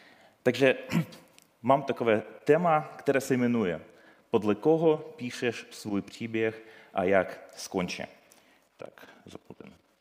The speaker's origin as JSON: {"language": "Czech", "country": "Ukraine", "second_language": "Czech", "moved": "yes", "lives_now": "Vsetín, Czechia", "said": "jsem Ukrajinec a zároveň uprchlík, který přijel spolu s rodinou hned poté, jak propukla válka na Ukrajině. Takže skoro budeme mít tady 3,5 roky, jak bydleme na Vsetíně. Patříme do církve Maják"}